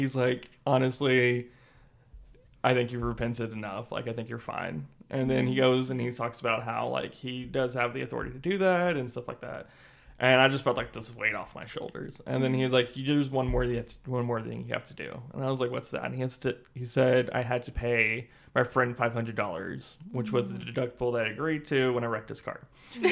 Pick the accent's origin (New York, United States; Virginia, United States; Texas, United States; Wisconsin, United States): Texas, United States; Houston; I'm an alumnus from Utah Valley University. I'm from Houston, Texas, and I served a mission in Denver, Colorado